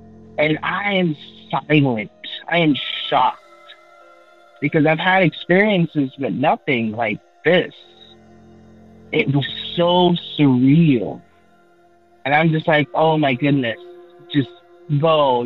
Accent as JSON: {"language": "English", "region": "Florida", "country": "United States", "said": "I'm from Florida. So this happened to me in Miami."}